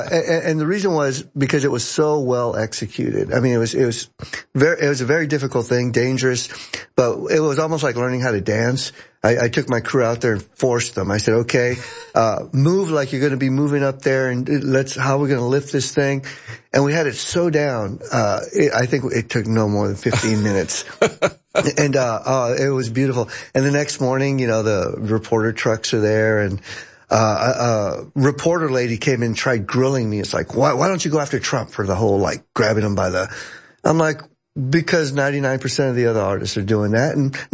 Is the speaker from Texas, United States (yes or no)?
yes; Texas, United States; now in Los Angeles, United States; I love Texas too. I'm from Texas. But it's like, no, I love LA.